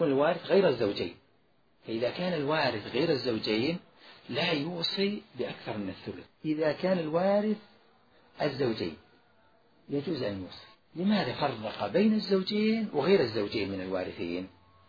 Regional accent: Najd, Saudi Arabia; ما يوجد عندنا في نجد

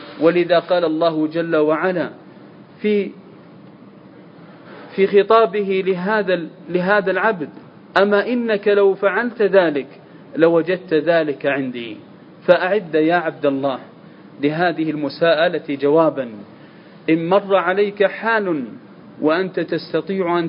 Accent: Saudi Arabia; واحفظ علينا في بلادنا المملكة العربية السعودية أمننا واستقرارنا

